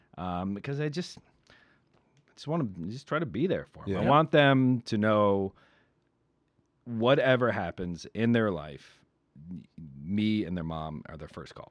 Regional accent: Ohio, United States; now in Los Angeles, United States; the town I grew up in Ohio, small town. My wife's from an even smaller town in Ohio. And we're out here making a life.

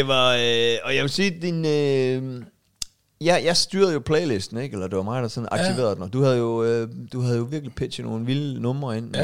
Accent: Varde, Region of Southern Denmark, Denmark; accent: Varde; det var jo bare sådan en vardegensisk accent.

